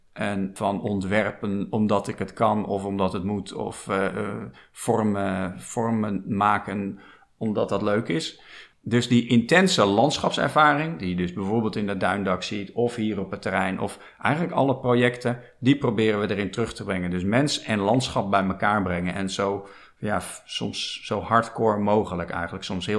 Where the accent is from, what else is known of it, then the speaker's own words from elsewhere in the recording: Rotterdam, South Holland, Netherlands; Ik kom uit Rotterdam, een stad vroeger hard, kaal natuurlijk gebombardeerd, veel open plekken, winderig.